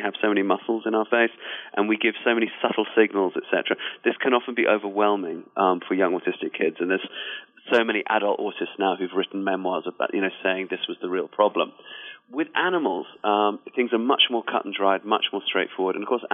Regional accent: England, United Kingdom; born there; But my family is African. I was born in England, but my mother is from South Africa. My father is from Zimbabwe.

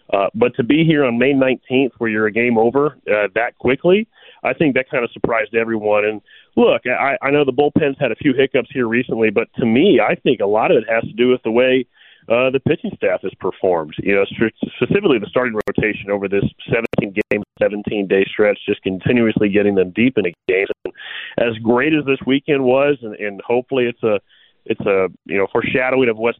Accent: Atlanta, Georgia, United States; I'm born and raised in Atlanta.

